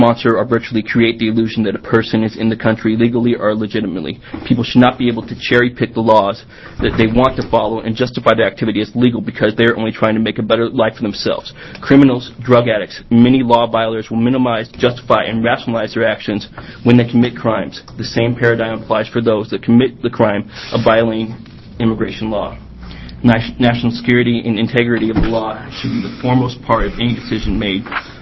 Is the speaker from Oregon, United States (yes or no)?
yes; Oregon, United States; I'm an American, Oregonian, a veteran that has been deployed for my country and my state